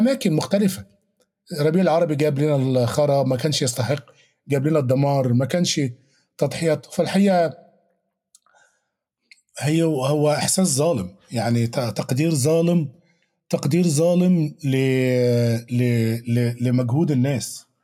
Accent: Egypt; أنا مصري بالنسبة لي يعني

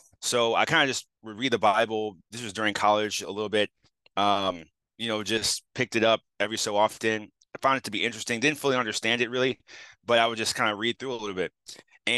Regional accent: St. Louis, Missouri, United States; also born or lived in Southern Illinois; And I grew up kind of in Eastern Missouri, that's St. Louis area and Southern Illinois.

